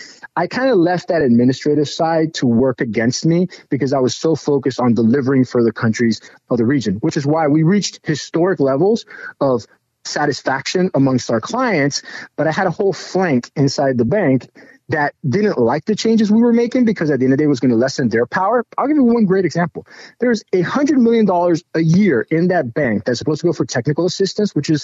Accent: Miami, Florida, United States; born there; I'm of Latin American descent. I was born in Miami, and I've, you know, worked here all of my life.

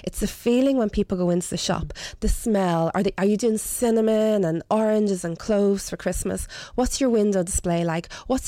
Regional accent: Dublin, Leinster, Ireland; accent: Dublin; now in Belfast, United Kingdom; Well, Belfast is my adopted city, as you can hear from my broad Dublin accent.

